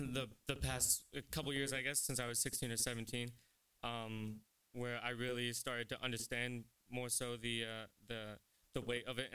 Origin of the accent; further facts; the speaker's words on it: Telford, West Midlands, United Kingdom; now in Southwest Florida, United States; I'm from the South Turner, Telford area, and about 5 years ago, probably a little over 5.5 years, me and my family moved down to Southwest Florida. So that is where I live now.